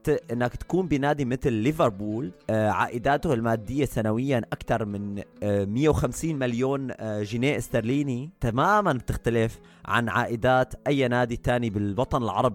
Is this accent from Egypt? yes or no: no; Syria; now in Germany; وأنا شخص كنت بسوريا بمدينتي كنت أشتغل بمجال الإلكتروني، بمجال بيع وصيانة الأجهزة المحمولة والحواسب